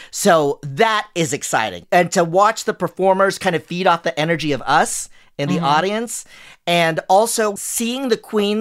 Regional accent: Philippines; we took a Filipino selfie all together because we're all Filipino.

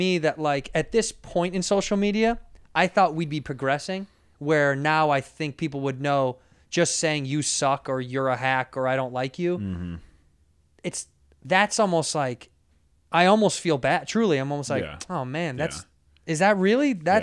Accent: Chicago, Illinois, United States; born or raised there

